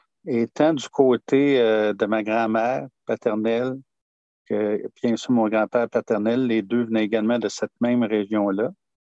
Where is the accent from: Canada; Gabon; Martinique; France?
Canada; Drummondville, Quebec; born there; also born or lived in Pierrefonds / Laval; je suis né à Drummondville et on a vécu une certaine période dans le coin de Pierrefonds par la suite. Mais vraiment arrivé à Laval aux alentours de 1978.